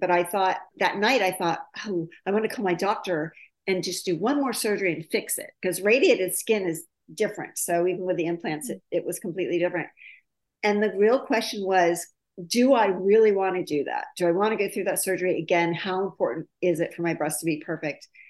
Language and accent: English; Ohio, United States; when I was a little girl, I grew up in Ohio and we had 4th of July parades.